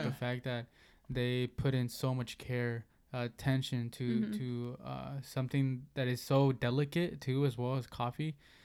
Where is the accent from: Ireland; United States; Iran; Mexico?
Mexico; Like you know, we come from Mexico, you know, and it's crazy that could have very easily been us.